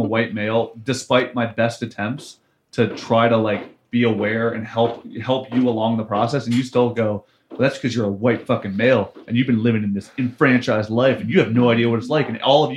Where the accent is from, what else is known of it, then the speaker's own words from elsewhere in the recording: Appalachia, United States; growing up in Appalachia was a really strange thing that I think made me feel marginalized a lot of the time